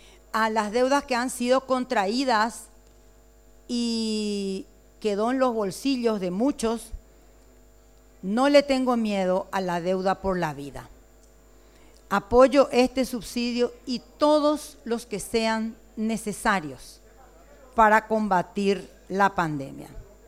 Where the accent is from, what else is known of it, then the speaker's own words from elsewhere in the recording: Paraguay; Y si finalmente somos los paraguayos, no más luego los que pagamos la deuda